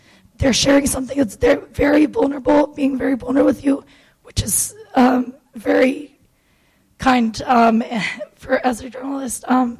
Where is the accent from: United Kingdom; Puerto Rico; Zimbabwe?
Puerto Rico; So I'm from Puerto Rico, and I've done some stories there.